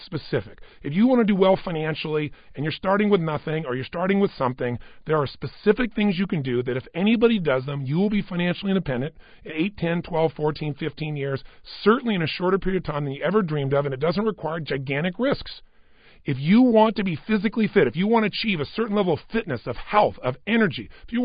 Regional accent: Azusa, California, United States; I'm a kid from Azusa, if you know where that is, California. It's not a big, giant place.

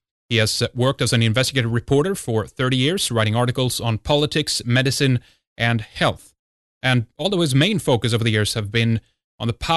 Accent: Sweden; English is a second language; from Sweden.

